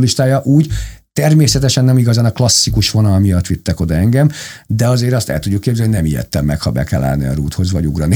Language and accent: Hungarian; Hungary; én igazi magyar fiú vagyok, ezt ki kell, hogy mondjam, nincs mese. És szeretek itt élni, szeretem ezt az országot